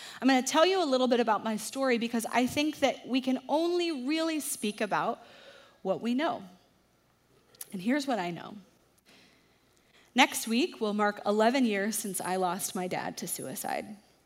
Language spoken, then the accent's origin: English; Dallas, Texas, United States; I grew up in Dallas